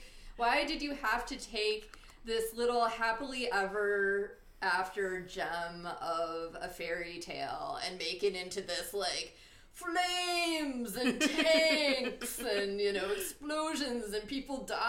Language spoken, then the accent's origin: English; Kalamazoo, Michigan, United States; I also would probably put a door back in Kalamazoo, which is my hometown and where my parents still live.